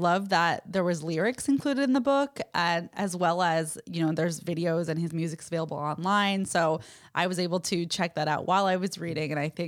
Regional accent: San Francisco, California, United States; I'm from San Francisco, so I'm very familiar with that drive.

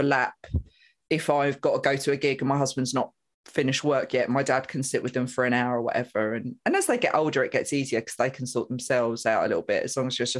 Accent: East of England, United Kingdom; I was born in Essex.

